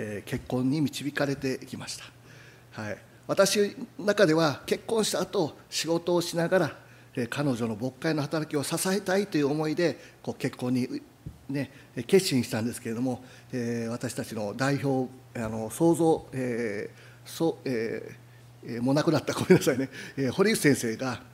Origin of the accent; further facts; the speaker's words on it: Yao, Osaka, Japan; also born or lived in Ishigaki, Okinawa; 沖縄生まれで、石垣島生まれで、でもほとんど大阪で育ちました。小学校2年生に、八尾の、地に来て